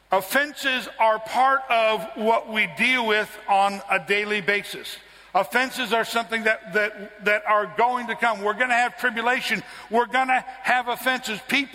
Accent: United States; Now, I'm an American, and so I'm entitled to say that.

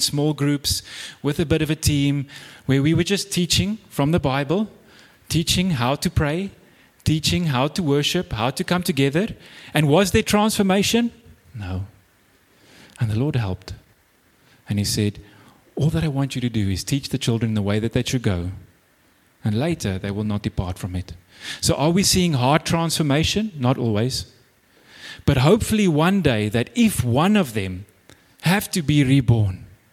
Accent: England, United Kingdom; I got invited as an English person that looked like a hippie doing nothing in the Kouwebokkeveld

